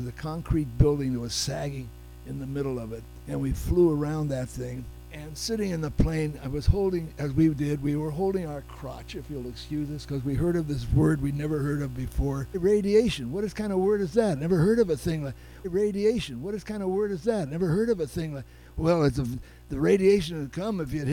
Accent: Los Angeles, California, United States; they know I'm from Los Angeles, they said, "You're from Hollywood?" And I said, "Yes."

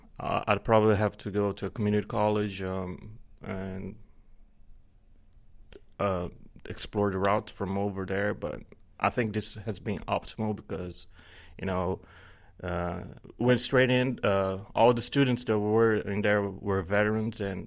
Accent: Brazil; born there; English is a second language; moved away as an adult; I was born in Brazil. I moved when I was 19. I'm almost 31 now.

